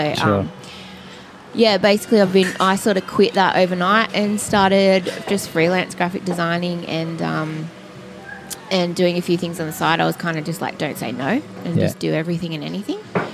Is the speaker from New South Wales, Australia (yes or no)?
yes; Sydney, New South Wales, Australia; So I'm from Sydney